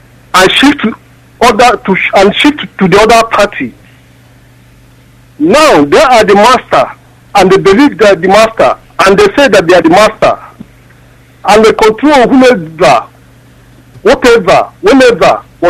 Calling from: Germany; I'm calling from Germany.

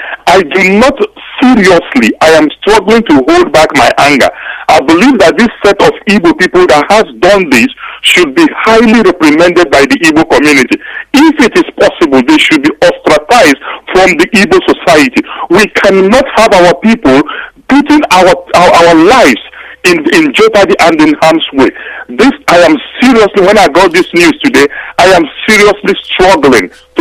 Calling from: South East England, United Kingdom; I'm calling from Kent, reporting in the UK.

